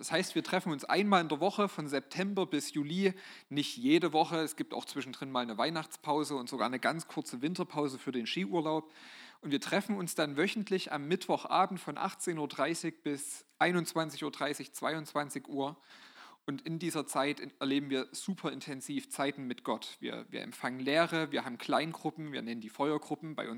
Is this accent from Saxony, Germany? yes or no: yes; Schneeberg, Saxony, Germany; Ich komme aus Schneeberg.